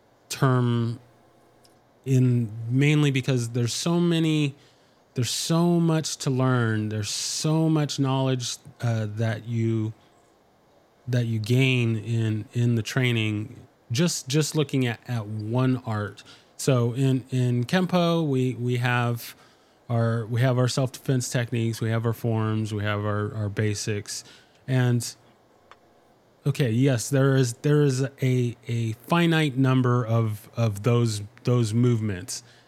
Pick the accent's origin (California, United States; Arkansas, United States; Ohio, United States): California, United States; No, I'm originally from California